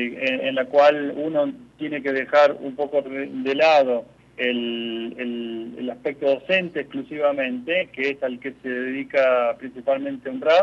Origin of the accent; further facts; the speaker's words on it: Argentina; accent: Argentine; also born or lived in Cuba; now in El Salvador; yo soy argentino y me delata mi acento, a pesar de que ya hace casi 7 años que estoy viviendo fuera de la Argentina. Primero estuve 3 años dirigiendo la comunidad de Cuba y posteriormente vine con mi familia a vivir aquí a El Salvador